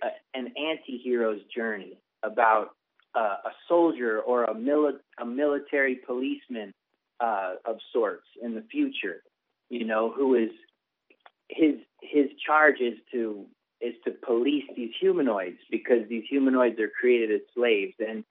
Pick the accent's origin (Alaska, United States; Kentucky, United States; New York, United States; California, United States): California, United States; I grew up in the Mojave Desert, so I'm a real wimp when it comes to, like, cold weather.